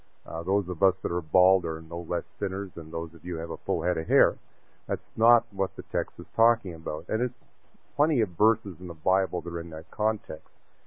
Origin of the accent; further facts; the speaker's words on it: Canada; I'm from Canada, and you compare Canada to the United States.